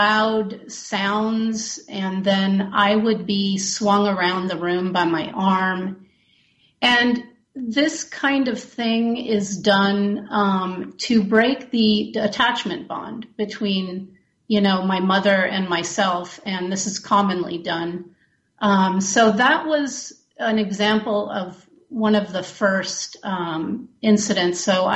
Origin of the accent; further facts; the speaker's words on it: Italy; also born or lived in Chile / Lesotho / Dominican Republic / Argentina; I grew up in Chile, in Lesotho, which is in Africa, in the Dominican Republic, Argentina, and my high school years in Italy. So I grew up trilingual, and the lifestyle was wealthy.